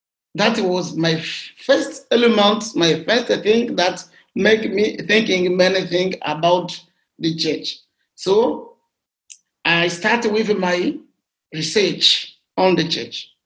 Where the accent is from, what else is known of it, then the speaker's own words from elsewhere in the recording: Fizi, South Kivu, DR Congo; born there; English is a second language; So I was born in Congo, in Fizi, Eastern DRC, in 1968.